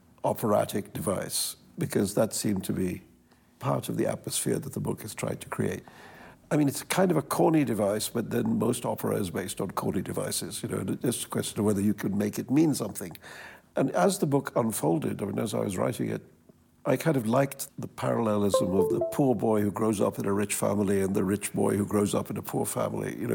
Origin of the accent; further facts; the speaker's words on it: Mumbai, Maharashtra, India; I would use my own memories of growing up in Bombay as the material for